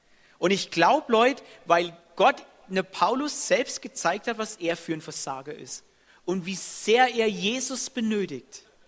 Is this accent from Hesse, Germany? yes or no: no; Bavaria, Germany; Bin ein Franke, so ist es halt, okay?